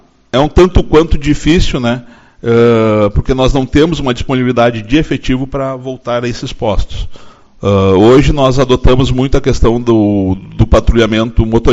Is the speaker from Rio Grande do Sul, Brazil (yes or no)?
yes; São Borja, Rio Grande do Sul, Brazil; sou oriundo de São Borja, onde comandei 5 anos o batalhão